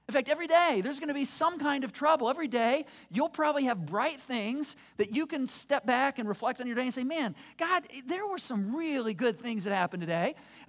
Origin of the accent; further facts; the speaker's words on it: Michigan, United States; now in Indiana, United States; I grew up in Michigan, all right? I never heard the phrase wintry mix until I moved to Indiana.